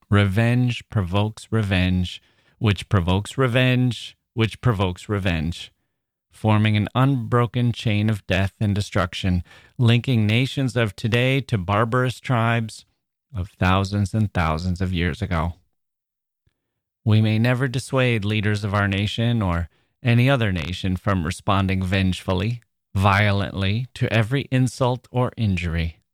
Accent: Indianapolis, Indiana, United States; Ken Hubbard, a newspaper humorist in my hometown of Indianapolis when I was growing up, wrote a joke a day for the Indianapolis News.

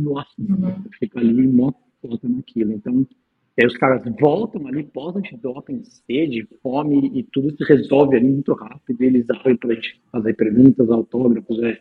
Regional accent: Brazil; E vocês sabem, né? Nós somos brasileiros, a gente dá um jeito.

